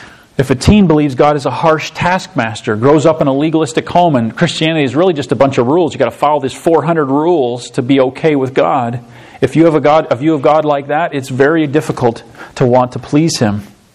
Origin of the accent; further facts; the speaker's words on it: Alsip, Illinois, United States; Now, I grew up in Alsip, Illinois, just an hour and a half or so north of here. I grew up there my whole life. My parents still live there.